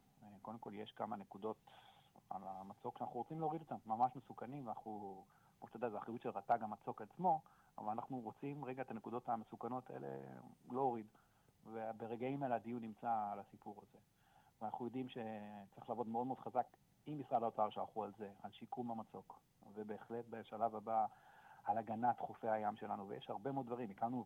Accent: Herzliya, Tel Aviv District, Israel; הרצליה, אני גדלתי בה, היא לא העיר שאני גדלתי בה.

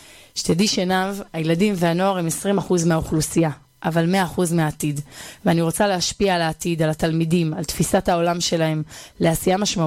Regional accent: Bar Yohai, Northern District, Israel; אני גדלתי ביישוב בר יוחאי, שבצפון

